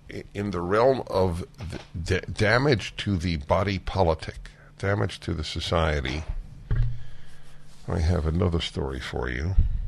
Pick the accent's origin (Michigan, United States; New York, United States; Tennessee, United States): New York, United States; Brooklyn; I grew up in Brooklyn, New York, and I remember I lived near an elevated subway stop. King's Highway, it was called.